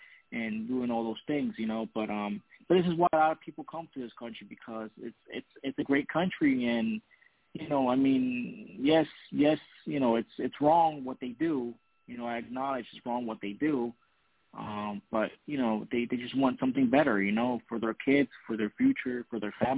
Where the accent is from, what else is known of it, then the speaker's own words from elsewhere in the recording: Honduras; Oh, I'm from Honduras, Central America, where it's a lot of crime rates. It's a very horrible country.